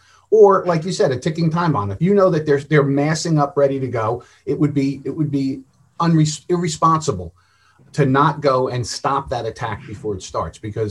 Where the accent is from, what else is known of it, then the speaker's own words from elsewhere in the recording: United States; I'm an American.